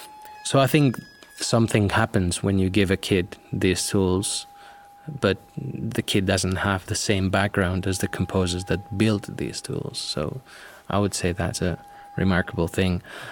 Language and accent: English; Barcelona, Catalonia, Spain; I was born in Barcelona and I grew up here. So all my creative career, so to speak, has been in Barcelona, or at least based in Barcelona